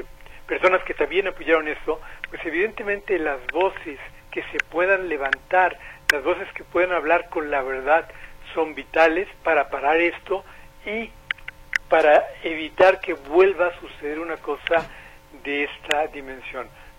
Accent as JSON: {"language": "Spanish", "country": "Ukraine", "said": "sí, soy ucraniano"}